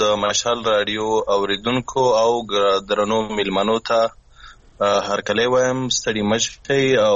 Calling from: Islamabad, Islamabad Capital Territory, Pakistan; زه اوس مهال له اسلام آباد څخه خبرې کوم

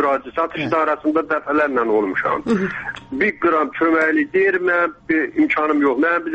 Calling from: Mahammadli, Imishli District, Azerbaijan; İmişli rayon Məhəmmədli kəndi

